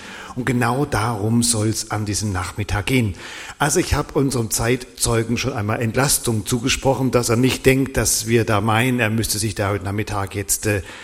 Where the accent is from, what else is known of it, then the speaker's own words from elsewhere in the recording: Wuppertal, North Rhine-Westphalia, Germany; moved away; ich komme ja ursprünglich aus dem Norden, Wuppertal